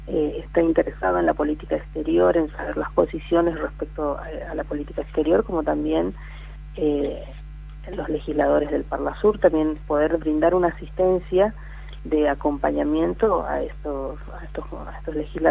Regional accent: Chaco, Argentina; al ser yo de la provincia del Chaco, también la idea no es perder, tener desarraigo con el lugar de donde yo vengo

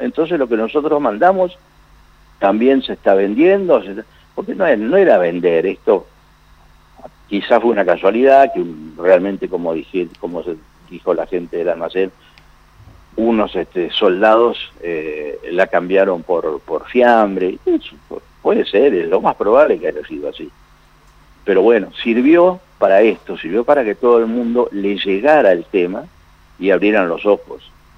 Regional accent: Argentina

